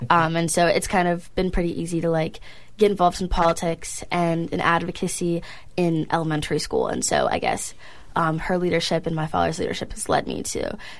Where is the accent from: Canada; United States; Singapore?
United States; Midwest; Yeah, so growing up in the Midwest, I always saw extreme snow conditions, and there is a pipeline being built a few hours away from my home.